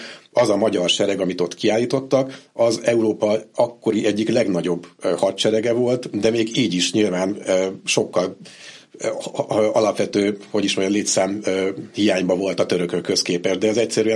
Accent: Hungary; magyarként mi valójában egy roppant szerencsés történelmet tudhatunk a magunkénak, hiszen hát még a nemzeti himnuszunkban is benne

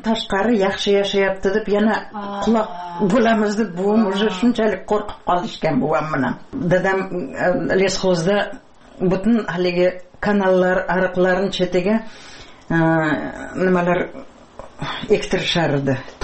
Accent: Pskent, Tashkent Region, Uzbekistan; 3 километр Пскент центрге мактапка катнаганмын.

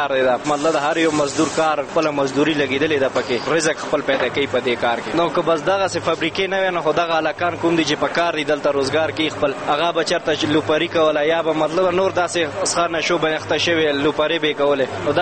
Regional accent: Paktia, Afghanistan; زه د پکتیا ولایت یم استاد یم

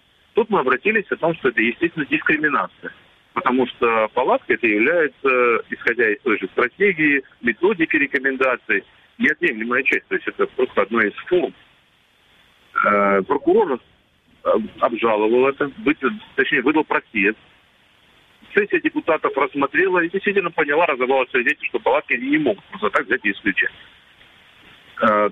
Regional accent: Crimea, Ukraine; я крымчанин с рождения своего, нахожусь здесь

